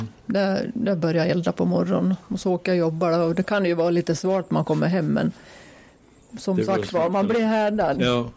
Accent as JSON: {"language": "Swedish", "town": "Håsjön", "region": "Jämtland County", "country": "Sweden", "tie": "born or raised there", "said": "där vi bodde hemma i Håsjön som små, där hade vi ju heller ingen dusch"}